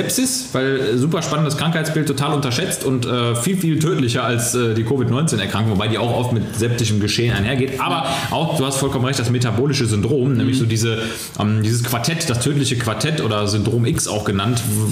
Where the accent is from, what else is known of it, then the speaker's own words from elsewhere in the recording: Mönchengladbach, North Rhine-Westphalia, Germany; Ich habe wirklich einen Großteil meiner Jugend in den Ferien, also wirklich in den Ferien konzentriert auf dem Abi, so nannte der sich damals, deshalb habe ich dann auch Abi gemacht später, Abenteuerspielplatz in Bonnenbroich, Mönchengladbach-Bonnenbroich verbracht.